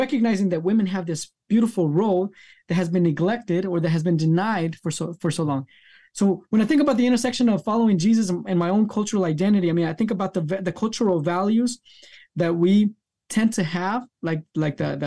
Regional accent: United States; born there; Actually, when I go to Nicaragua, I'm the other because I was born in the States.

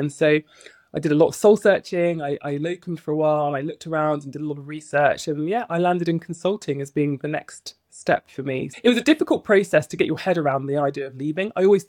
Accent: East of England, United Kingdom; I'm Nigerian by background. So there are lots of other doctors in my family too. I grew up in the home county. So I grew up in Bedfordshire in suburbia, white suburbia.

